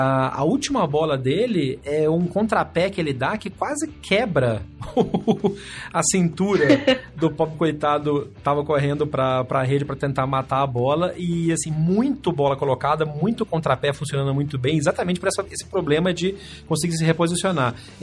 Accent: France; Eu sou francês, né?

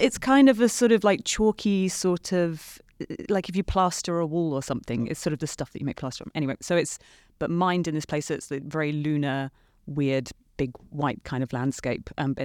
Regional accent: England, United Kingdom; now in United States; And yeah, like I said, I'm English and Veronica, she's Polish.

